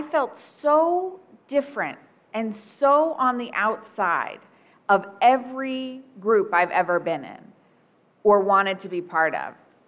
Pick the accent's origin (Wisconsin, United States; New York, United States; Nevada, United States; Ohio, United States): New York, United States; New York City; I am from New York City originally. I am an only child.